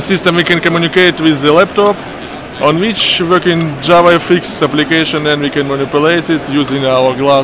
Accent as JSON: {"language": "English", "town": "Blagoveshchensk", "region": "Amur Oblast", "country": "Russia", "said": "I am from far east of Russia. It's a small town called Blagoveshchensk."}